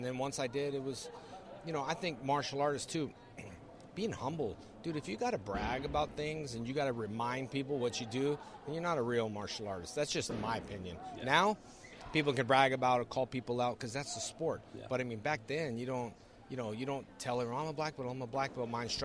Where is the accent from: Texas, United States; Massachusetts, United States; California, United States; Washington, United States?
California, United States; Well, I grew up in California.